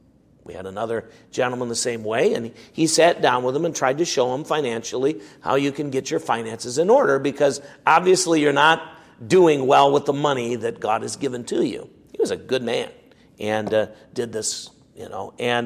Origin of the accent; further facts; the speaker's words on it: United States; now in Canada; And being an American, I may have been a little more skeptical than some of the Canadians were.